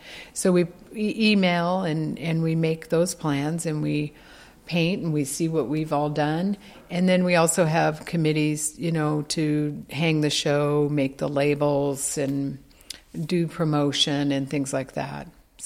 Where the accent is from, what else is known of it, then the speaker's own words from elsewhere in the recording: Washington, United States; I grew up out in the woods, right below the gate to Mount Rainier. So it was very rural, and grew up on acreage.